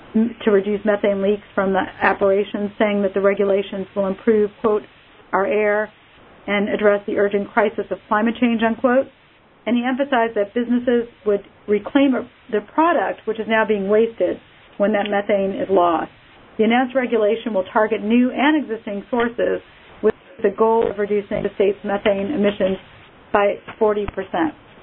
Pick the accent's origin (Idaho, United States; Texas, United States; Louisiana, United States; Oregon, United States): Louisiana, United States; New Orleans; Some of the places that received awards are New Orleans, my hometown, New York State, Springfield, Massachusetts, and California.